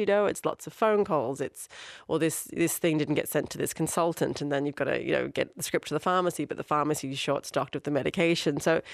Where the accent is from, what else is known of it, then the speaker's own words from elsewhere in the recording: Sydney, New South Wales, Australia; when I grew up in Australia to an Irish parent, we have this thing in my part of Sydney, which is a mostly immigrant community. So all my friends' parents were something. All of us were the firstborn Australian sort of generation.